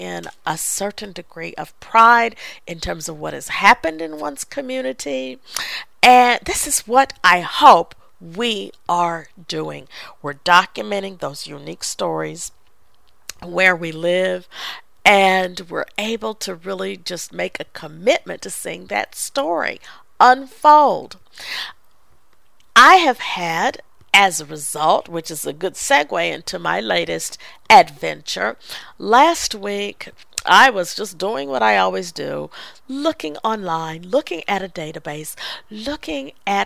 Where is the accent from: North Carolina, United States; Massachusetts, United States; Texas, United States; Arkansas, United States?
Arkansas, United States; Fort Smith; One was called Growing Up in Fort Smith, and the other, Fort Smith is my hometown.